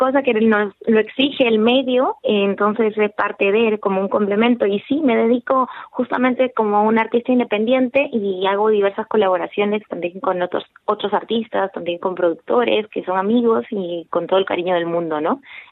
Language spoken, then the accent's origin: Spanish; Casar de Cáceres, Extremadura, Spain; yo feliz porque el Casar de Cáceres es mi pueblo y mi gente